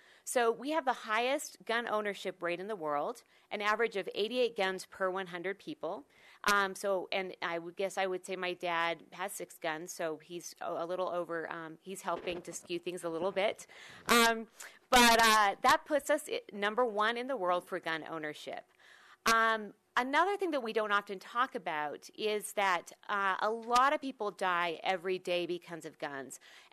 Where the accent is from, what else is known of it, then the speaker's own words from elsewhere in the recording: Utah, United States; Just to give you a little bit of background, I grew up in Utah.